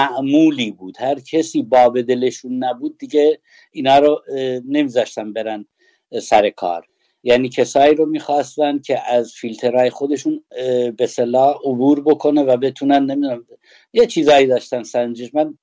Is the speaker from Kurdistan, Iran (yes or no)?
yes; Sanandaj, Kurdistan, Iran; اهل سنندجیم، اینا یه سری خیلی تحویلمون میگرفتن